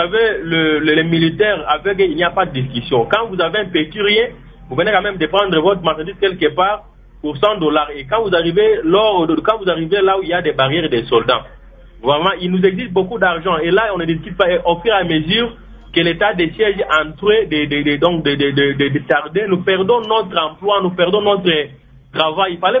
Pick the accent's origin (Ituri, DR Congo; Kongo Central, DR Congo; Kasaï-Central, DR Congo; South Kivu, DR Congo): Ituri, DR Congo; même chez nous en Ituri, c'est le même cas.